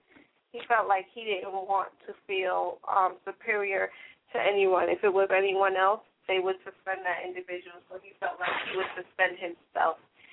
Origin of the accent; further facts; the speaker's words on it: New York City, New York, United States; I mean, especially, you know, being a New Yorker, this is the land of weird.